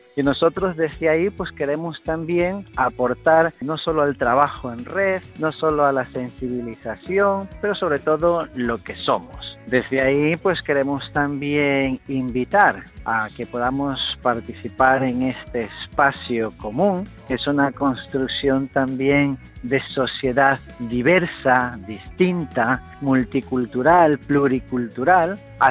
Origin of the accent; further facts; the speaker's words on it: Guayaquil, Guayas, Ecuador; soy de Guayaquil, Ecuador